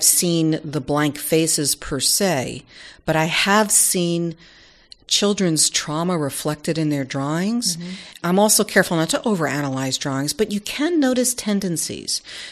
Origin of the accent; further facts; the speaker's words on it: New York, United States; I am from New York and had the funniest father in the world who used to make me laugh so hard I would cry